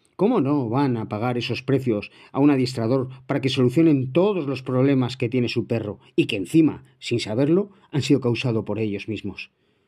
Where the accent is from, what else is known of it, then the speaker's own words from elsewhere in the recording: Spain; hay menos sentido común en los propietarios de perros en mi país, España.